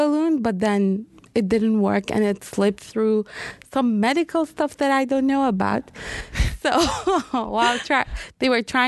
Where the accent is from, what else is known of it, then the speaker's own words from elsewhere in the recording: Kurdistan Region, Iraq; I'm from Kurdistan, and most of you might not know where that is, but this is northern Iraq. So, yeah, I'm from there